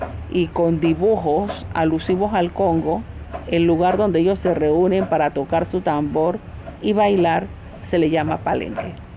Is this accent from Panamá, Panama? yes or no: no; Portobelo, Colón, Panama; Yo quiero mucho a mi pueblo. Por eso yo no me he ido de Portobelo, porque yo he tenido la posibilidad de hacer una casa por otro lugar. Pero yo quise hacer mi casa en Portobelo porque yo estoy enamorada de mi pueblo.